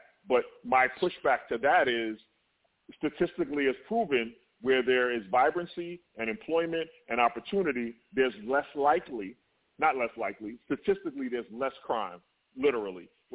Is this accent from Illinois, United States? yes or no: no; Brooklyn, New York, United States; and I chose Brooklyn because I'm from Brooklyn. I want to see Brooklyn win.